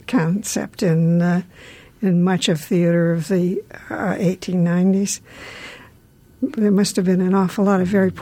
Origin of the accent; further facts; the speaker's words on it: Minnesota, United States; I was in a small town in Minnesota without a radio.